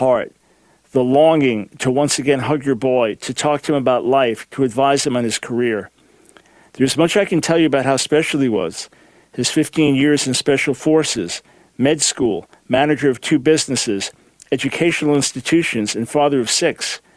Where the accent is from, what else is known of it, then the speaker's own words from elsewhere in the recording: Scranton, Pennsylvania, United States; now in Jerusalem, Israel; I am taking the liberty of speaking to you from Jerusalem. The first commonality is that we are both from Scranton, Pennsylvania.